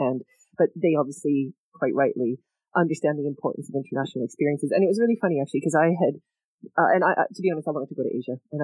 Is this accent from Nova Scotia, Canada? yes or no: no; Winnipeg, Manitoba, Canada; they actually ended up moving in February and, a bit of a shock to the system to say the least. But they ended up staying and we grew up in Winnipeg.